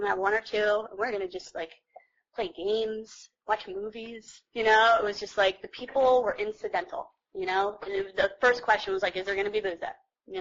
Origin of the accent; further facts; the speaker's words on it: Kutztown, Pennsylvania, United States; because I grew up in Kutztown and that's where you drank in fields and woods